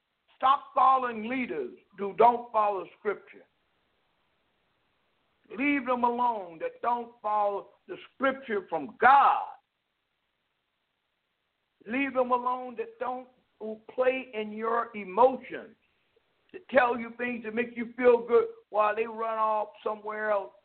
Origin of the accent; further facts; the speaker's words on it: Lynchburg, Virginia, United States; I have anger that any other African American. I'm from Lynchburg, Virginia.